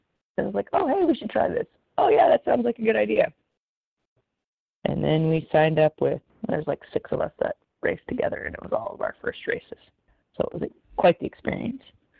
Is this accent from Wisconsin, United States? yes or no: no; Riggins, Idaho, United States; I grew up in Riggins, Idaho. Did a local 5K with my family.